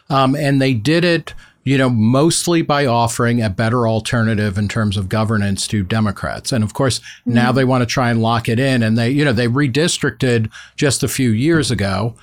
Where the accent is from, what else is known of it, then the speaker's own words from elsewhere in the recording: New Jersey, United States; I grew up in New Jersey and there's a long, coastline there.